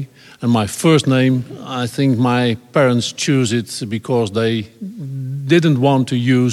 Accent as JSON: {"language": "English", "country": "Netherlands", "second_language": "English", "said": "I'm from the Netherlands"}